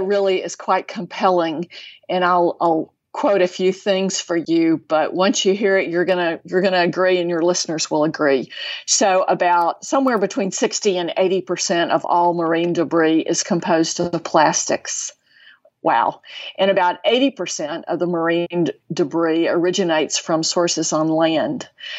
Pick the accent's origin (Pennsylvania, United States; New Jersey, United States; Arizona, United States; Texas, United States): Texas, United States; And I'm a girl from Texas, and I know Texas is big.